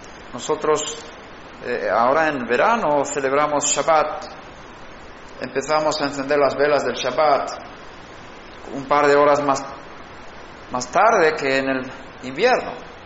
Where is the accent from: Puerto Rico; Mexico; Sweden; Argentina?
Sweden; Y si vives en Suecia, donde yo nací, nosotros fuimos a la escuela en el invierno y era oscuro